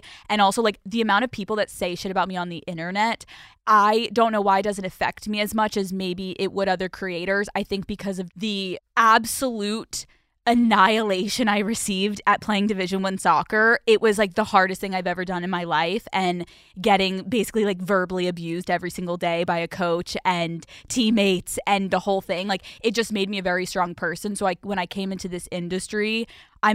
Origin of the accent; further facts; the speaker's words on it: Pennsylvania, United States; I grew up in Pennsylvania.